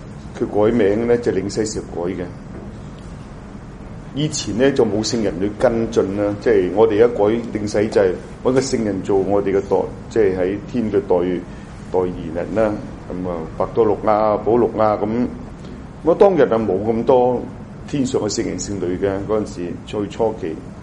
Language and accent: Cantonese; China; 其實好等同我哋中國人嘅傳統啊。